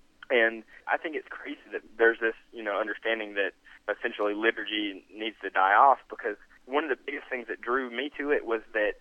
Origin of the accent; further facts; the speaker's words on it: United States; growing up in America, which is like one of the greatest empires that has ever existed, going back and coming from a family that is full of people in the military and red-blooded American